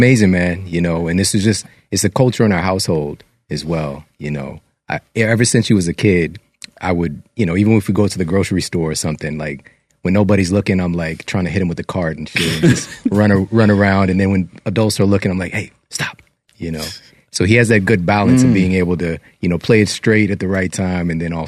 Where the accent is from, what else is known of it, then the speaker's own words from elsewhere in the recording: St. Louis, Missouri, United States; were born and raised in St. Louis? Yeah.